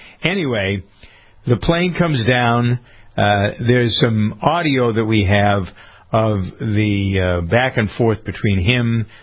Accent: Boston, Massachusetts, United States; Being a Bostonian, living here all my life, I don't find Boston to be a fascinating.

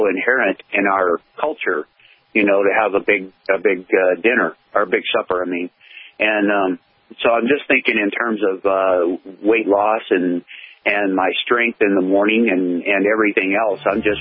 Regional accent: the South, United States; I was raised in the South, and of course, your biggest meal of the day

